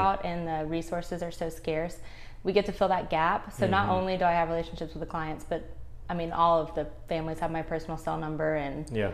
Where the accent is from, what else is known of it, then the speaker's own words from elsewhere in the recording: Cumming, Georgia, United States; Yes. So born and raised in Cumming, Georgia.